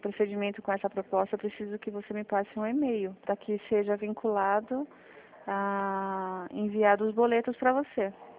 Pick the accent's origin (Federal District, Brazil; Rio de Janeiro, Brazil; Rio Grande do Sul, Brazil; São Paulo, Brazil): São Paulo, Brazil; Sorocaba; Eu sou de Sorocaba.